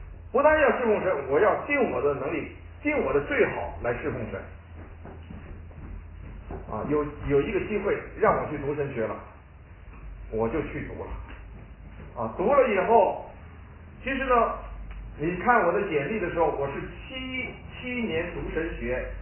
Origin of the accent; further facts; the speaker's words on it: Lanzhou, Gansu, China; born there; 其实我的祖籍是广东，我是生在兰州，但是我父亲是广东人，